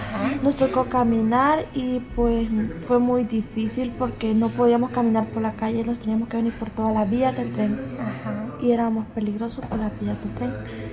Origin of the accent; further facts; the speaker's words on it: Honduras; now in Mexico; Pues yo salí el 2 de noviembre de Honduras. Pues quería venir a ver a mi mamá. Pues recorrí todo el camino hasta llegar a México.